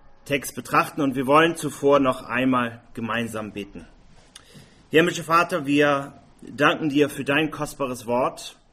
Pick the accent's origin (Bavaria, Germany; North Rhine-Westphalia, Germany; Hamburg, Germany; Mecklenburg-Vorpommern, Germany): Hamburg, Germany; now in Vienna, Austria; ich komme aus Hamburg, lebe zwar jetzt in Wien, bin aufgewachsen somit an der Elbe, wo auch der Airbus gebaut wird.